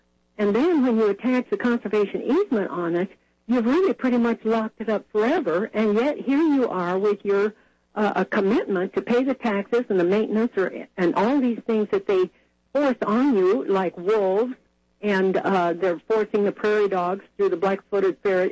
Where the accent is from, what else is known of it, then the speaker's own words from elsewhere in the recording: Nebraska, United States; I'm from the Sand Hills of Nebraska area, and you don't see a tree anywhere.